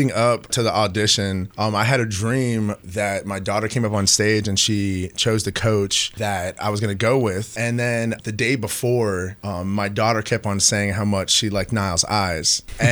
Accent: Fredericksburg, Virginia, United States; I'm 33, and I'm from Fredericksburg, Virginia.

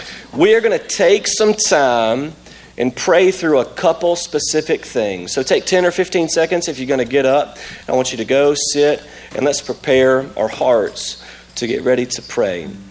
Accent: Tennessee, United States; I'm from Tennessee. We don't do that there.

